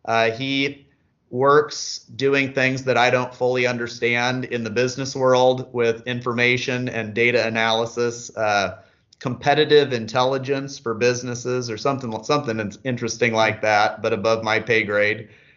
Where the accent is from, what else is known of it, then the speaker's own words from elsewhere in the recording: Iowa, United States; We're both from Iowa originally, and met in college.